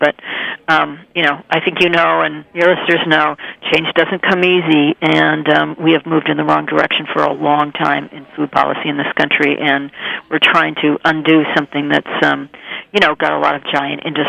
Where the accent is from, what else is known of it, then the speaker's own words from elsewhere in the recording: Minnesota, United States; Interestingly, I grew up in Minnesota, and my grandparents were all Scandinavian immigrants, so I somehow had it in my blood.